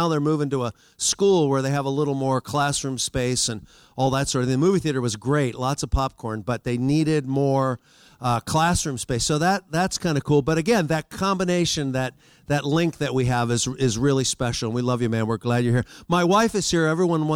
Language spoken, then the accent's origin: English; Philadelphia, Pennsylvania, United States; I mean, I grew up back in Philadelphia, big German mother.